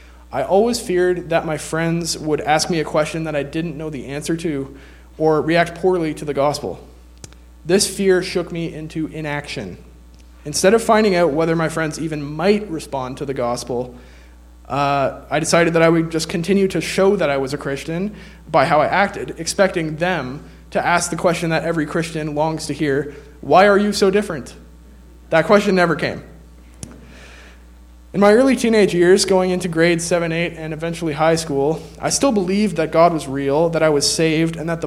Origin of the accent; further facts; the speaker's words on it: Stratford, Ontario, Canada; I come with my family from Stratford, Ontario